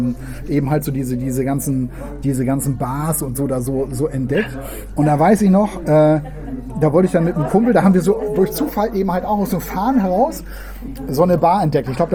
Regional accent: Hamburg, Germany; Ich bin ja draußen in Meindorf Berne aufgewachsen

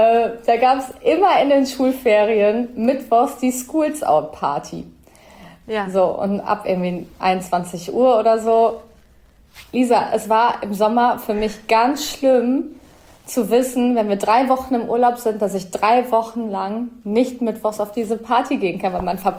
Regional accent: Bocholt, North Rhine-Westphalia, Germany; now in Berlin, Germany; ich mag Berlin und ich glaube, ab 10 Jahren darf man sich auch Berlinerin nennen, aber will ich gar nicht, weil ich bin Bocholterin und sehr, sehr stolz darauf, in dieser wunderschönen Stadt groß geworden zu sein.

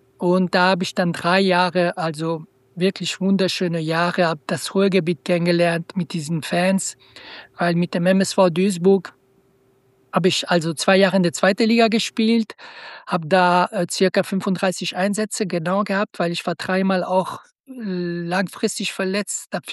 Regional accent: Biel, Bern, Switzerland; Ich bin in der Schweiz geboren, habe da ziemlich früh Fußball gespielt in Biel, Bien, in der Nähe von Bern.

